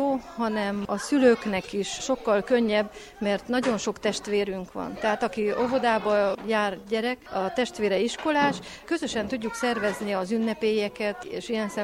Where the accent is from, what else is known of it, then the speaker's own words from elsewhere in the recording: Odorheiu Secuiesc, Harghita, Romania; now in Keményfalva, Romania; Én bevándorló vagyok, helybeli vagyok most már. Férjemmel együtt költöztünk ide ki, nem Keményfalvi a férjem, városiak vagyunk, illetve Székelyvarhelyről származunk, de most már Keményfalvinak tartjuk magunkat.